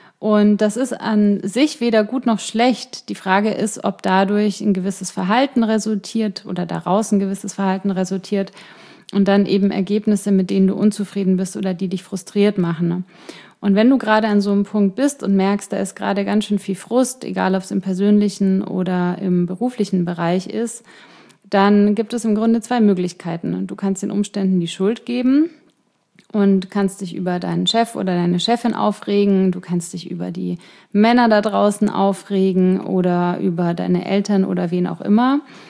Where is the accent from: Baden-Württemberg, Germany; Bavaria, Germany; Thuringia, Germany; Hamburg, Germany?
Bavaria, Germany; Ingolstadt; Ja, das ist so wie München und Ingolstadt, da meine Heimat.